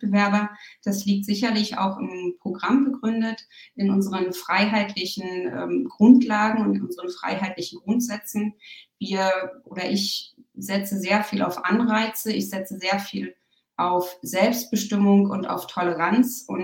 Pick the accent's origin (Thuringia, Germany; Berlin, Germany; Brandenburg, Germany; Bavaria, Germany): Brandenburg, Germany; Eisenhüttenstadt; born there; also born or lived in Schwerin; now in Oberursel, Germany; ich bin 47 Jahre alt, ich wohne seit 2002 in Oberursel. Vorher habe ich in Schwerin gelebt, 7 Jahre lang, und ich bin in Eisenhüttenstadt geboren.